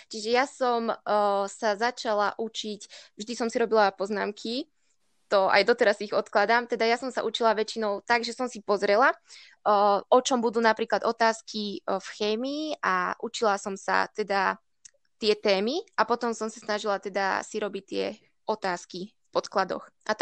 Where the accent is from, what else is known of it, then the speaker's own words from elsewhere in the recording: Slatinské Lazy, Banská Bystrica Region, Slovakia; som zo Slatinských Lazov, čo neviem, či niekto pozná. Je to taká menšia dedina na strednom Slovensku, blízko Zvolena a Banskej Bystrice.